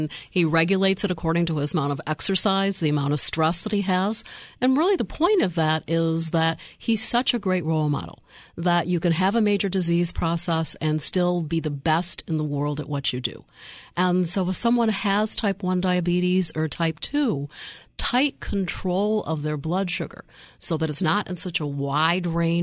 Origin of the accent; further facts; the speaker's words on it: Detroit, Michigan, United States; You know, I grew up in Detroit, so I'm still a Lions fan.